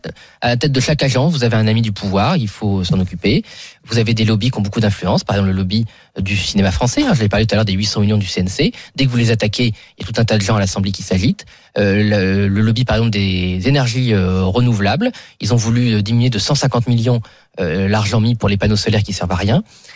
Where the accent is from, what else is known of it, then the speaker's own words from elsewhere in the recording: France; On devrait le savoir en tant que Français